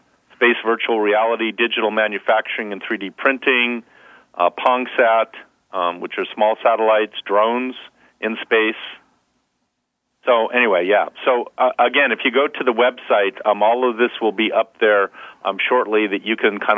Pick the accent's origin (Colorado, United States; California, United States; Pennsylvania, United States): California, United States; I'm Californian, and we take everything pretty laid back.